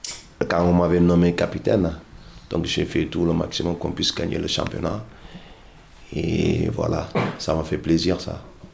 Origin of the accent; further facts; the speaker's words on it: Senegal; quand j'étais petit au Sénégal, tout le monde va à l'école comme vous tous.